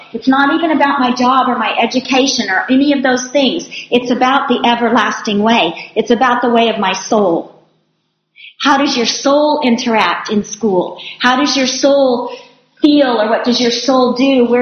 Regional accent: Arizona, United States; I grew up in Arizona. That's my home state.

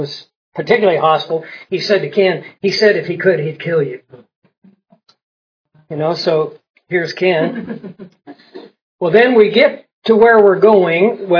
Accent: Australia; I said, no, I'm from Australia.

